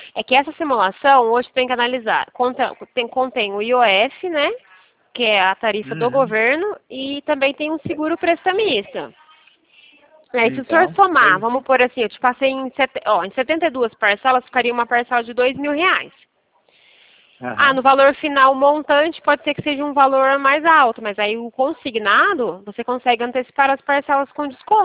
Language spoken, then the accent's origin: Portuguese; Toledo, Paraná, Brazil; moved away; Eu vim do Paraná, né? Mas já faz alguns anos que eu moro aqui no estado de São Paulo.